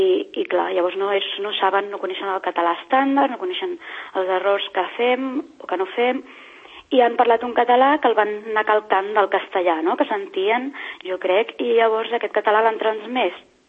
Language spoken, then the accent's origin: Catalan; Catalonia, Spain; I a veure, sí, som catalans, però no ens han explicat molts dels errors que fem, no?